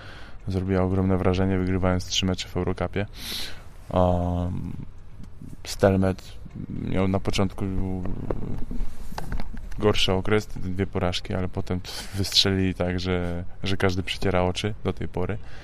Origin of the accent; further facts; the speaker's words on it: Gdynia, Pomeranian Voivodeship, Poland; Moja cała rodzina została w Gdyni. Jestem z Gdyni, także będę tutaj sam.